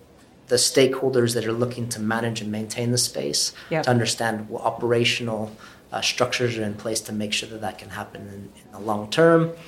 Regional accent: United States; so I'm American, so I was enrolled in college, university if you have it

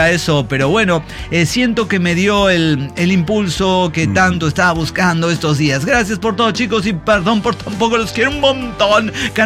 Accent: Colombia; Bueno, en mi país la escuela es un fiel reflejo de la tremenda desigualdad e inequidad colombiana.

